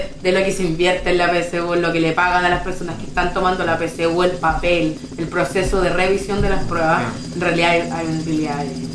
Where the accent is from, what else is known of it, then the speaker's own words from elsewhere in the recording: San Fernando, O'Higgins, Chile; En la comuna de San Fernando